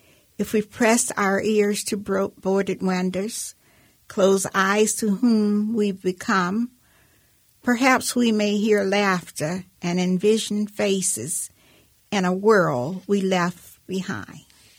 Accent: the South, United States; And I was born and raised in the South, and I go back every once in a while

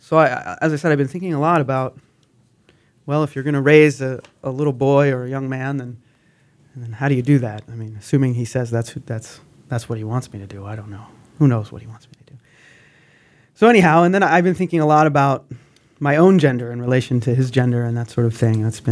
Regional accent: East Coast, United States; Even though I'm not from Boston, the power of the accent does speak to me, but I wonder what more Matt and I might have in common other than our East Coast upbringing.

